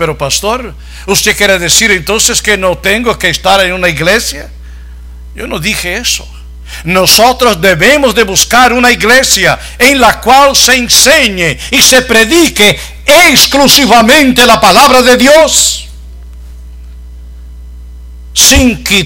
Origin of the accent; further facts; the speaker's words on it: Brazil; Yo quiero estar aquí porque soy brasileño